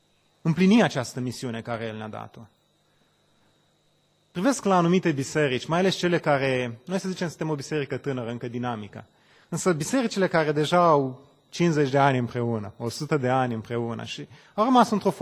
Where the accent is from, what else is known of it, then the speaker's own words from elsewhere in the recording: Brăila, Brăila County, Romania; Eu sunt deloc din Brăila. Acolo se mergea mult la pescuit.